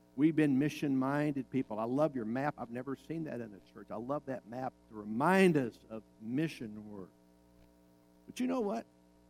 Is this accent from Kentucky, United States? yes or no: yes; Kentucky, United States; I grew up in Western Kentucky and pastored there for 9 years.